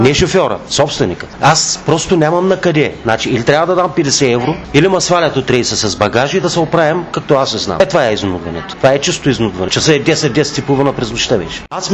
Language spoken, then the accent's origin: Bulgarian; Haskovo, Haskovo Province, Bulgaria; От Хасково съм … на 56 години музикант съм.